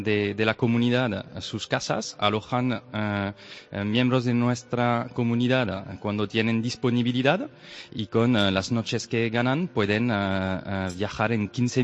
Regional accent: France; Spanish is a second language; now in Spain; Yo soy de Francia, pero ya hace años que me encanta vivir en España.

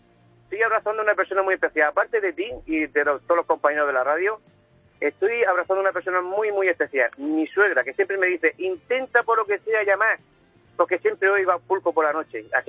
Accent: Guadalupe de Maciascoque, Region of Murcia, Spain; Yo soy murcianico. Además, de una pedanía que nadie... que es idéntica a la de Extremadura. Yo soy de Guadalupe de Maciascoque.

